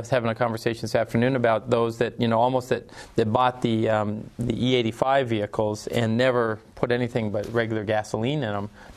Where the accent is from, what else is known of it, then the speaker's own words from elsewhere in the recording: California, United States; where I'm coming from. I'm from Northern California.